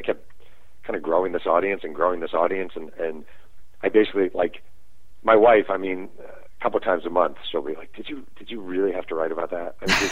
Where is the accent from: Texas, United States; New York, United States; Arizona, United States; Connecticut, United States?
New York, United States; I grew up in New York and loved the '86 Mets, and I wrote that book.